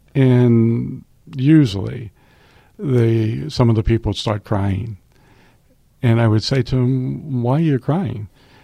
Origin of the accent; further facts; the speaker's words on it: United States; I'm from the United States. I'm from the first world.